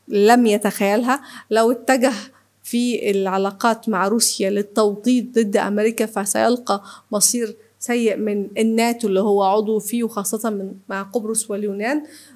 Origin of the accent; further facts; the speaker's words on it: Egypt; احنا مصريين قدماء